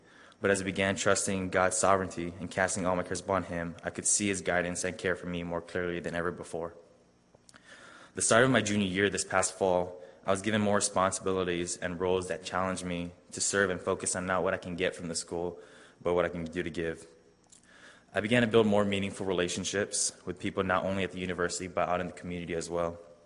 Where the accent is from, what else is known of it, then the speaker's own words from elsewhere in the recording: Guam; I'm from Guam, which is located south of Japan, about 3.5 hour flight. It's about 549 square kilometers and with about approximately 165,000 people. So not too big at all.